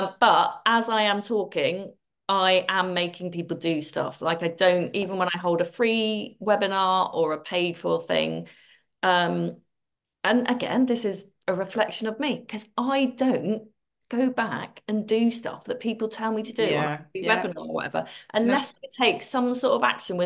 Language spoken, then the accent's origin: English; South West England, United Kingdom; Because I'm from Devon, there needs to be a bit of clotted cream on there as well.